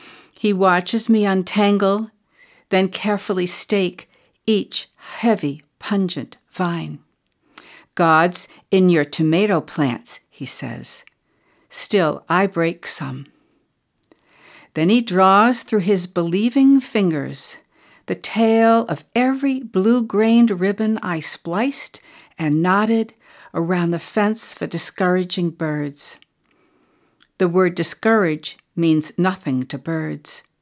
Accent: Rye, New Hampshire, United States; from Rye, New Hampshire

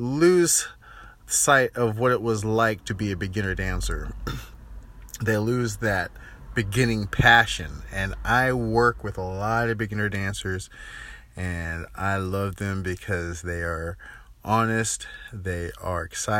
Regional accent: Sacramento, California, United States; I'm from Sacramento, California

